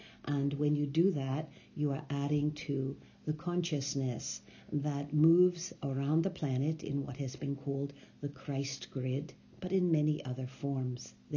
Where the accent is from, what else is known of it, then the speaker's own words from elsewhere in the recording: United States; now in New Zealand; I'm from the United States, but I'm currently in New Zealand